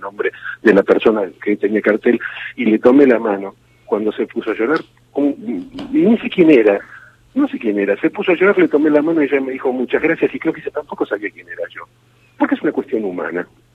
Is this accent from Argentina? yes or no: yes; Argentina; yo llevo sangre judía, sangre católica, soy un argentino prototípico, digo, de esos que tenemos sangre de todos los colores.